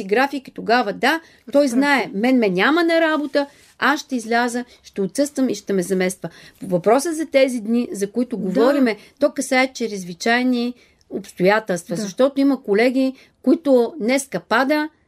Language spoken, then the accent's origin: Bulgarian; Petrich, Blagoevgrad Province, Bulgaria; Аз съм от Петрич.